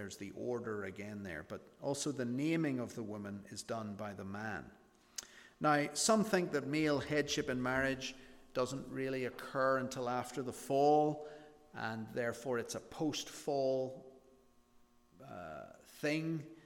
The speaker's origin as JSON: {"language": "English", "region": "Northern Ireland", "country": "United Kingdom", "said": "I'm from Northern Ireland, so I'm more British than Irish. Very complicated political history. I'm not English. I'm British. I'm Northern Irish, not English, but I'm British."}